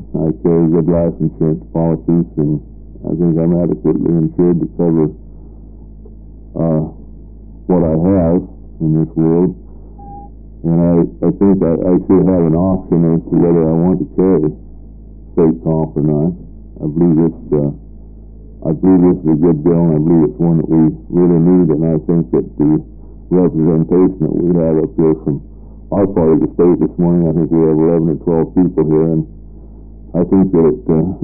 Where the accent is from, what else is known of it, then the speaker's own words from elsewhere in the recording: Klamath Falls, Oregon, United States; I'm also from Klamath Falls